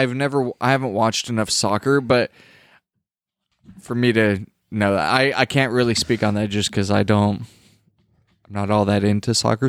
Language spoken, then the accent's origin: English; El Paso, Texas, United States; So I'm from El Paso, Texas, right?